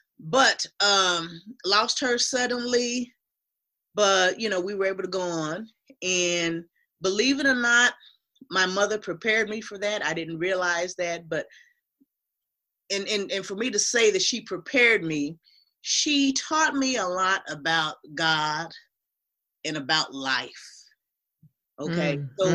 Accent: Oklahoma City, Oklahoma, United States; East Oklahoma City, which I still live in our family home.

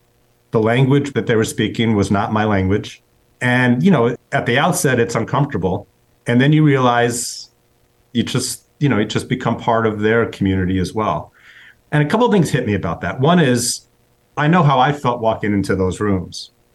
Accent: Massachusetts, United States; I grew up in the Berkshires. I still consider it home. I have family there.

